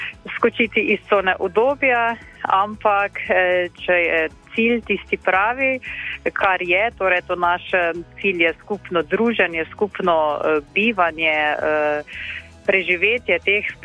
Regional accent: Drava, Slovenia; jaz prihajam iz Mariborske škofije, iz župnije Svetega Marka, niže Ptuja. Sem pa študirala v Kopru

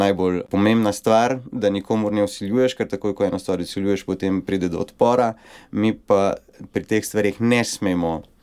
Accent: Trbovlje, Central Sava, Slovenia; Ne prihajam prav iz Rečice, ampak iz Trbovelj.

